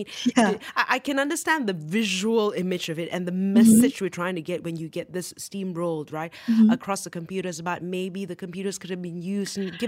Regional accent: Sarawak, Malaysia; So, I am from Sarawak, and these stories are quite common, unfortunately, right?

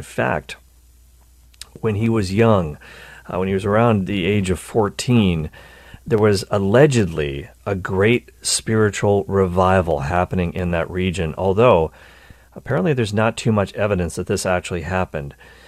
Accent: Nova Scotia, Canada; where I grew up in Nova Scotia, there is a large Mormon temple just blocks from my childhood home.

